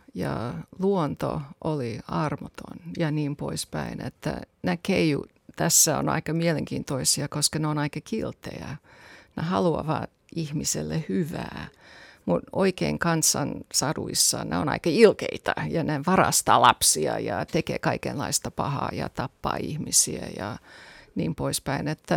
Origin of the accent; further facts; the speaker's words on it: United States; Finnish is a second language; now in Finland; Silloin kun mä muutin Suomeen vuonna 1993 ja yritin oppia suomea, minulle sanottiin, mä oon amerikkalainen